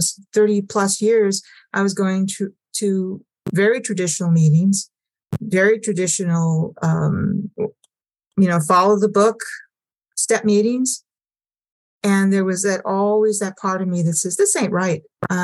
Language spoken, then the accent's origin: English; Sacramento, California, United States; also born or lived in San Francisco; But I grew up in Sacramento and I lived in San Francisco for the longest time.